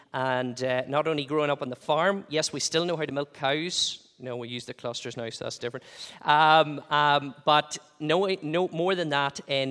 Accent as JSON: {"language": "English", "region": "Northern Ireland", "country": "United Kingdom", "tie": "born or raised there", "said": "We grew up in a dairy farm. I grew up in County Tyrone."}